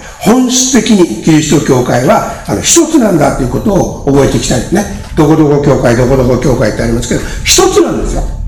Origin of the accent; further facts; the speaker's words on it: Ibaraki, Japan; 私のふるさとの茨城県には